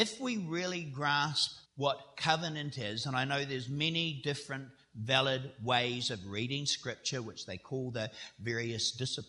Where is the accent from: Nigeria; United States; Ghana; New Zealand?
New Zealand; When it comes to my accent, I just tell people I'm from the deep south. Very, very deep south. You can't get too much more south than New Zealand unless you want to join all the penguins in Antarctica.